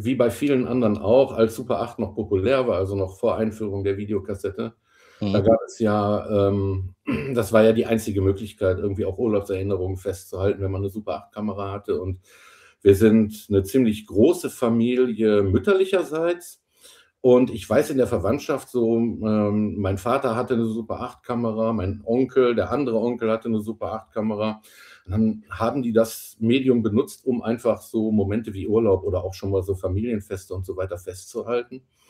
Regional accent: Rheinberg, North Rhine-Westphalia, Germany; born there; Ich lebe jetzt wieder in meiner Geburtsstadt. Kennt ihr vielleicht Rheinberg?

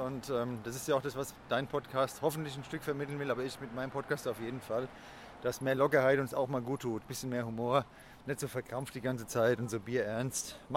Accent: Berlin, Germany; Und als Berliner würde ich sagen, ich esse gerne Berliner.

